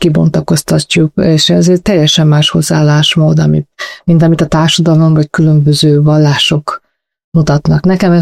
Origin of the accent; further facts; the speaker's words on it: Transylvania, Romania; now in Hungary; erdélyi lány vagyok.